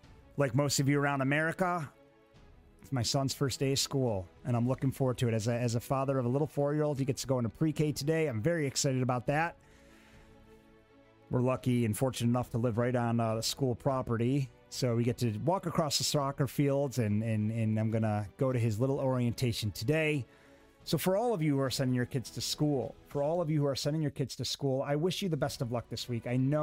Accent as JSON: {"language": "English", "region": "New York", "country": "United States", "tie": "born or raised there", "said": "including my hometown state of New York."}